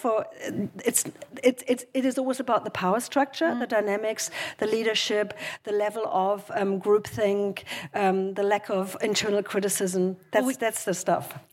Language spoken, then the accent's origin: English; Germany; I'm originally from Germany.